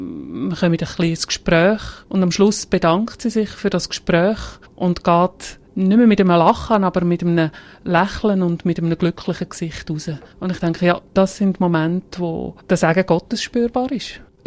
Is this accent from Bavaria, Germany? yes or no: yes; Immersee, Bavaria, Germany; Ich bin in Zimmersee aufgewachsen und Zimmersee ist Bethlehem-Mission Immersee beheimatet.